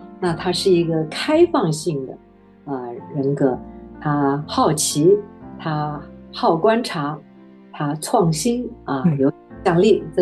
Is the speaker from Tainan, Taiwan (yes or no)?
no; Taipei, Taiwan; moved away; 时候是在台北新市南路暨南路口的那个台北卫理堂，我从小在那里，一直到我离开台湾。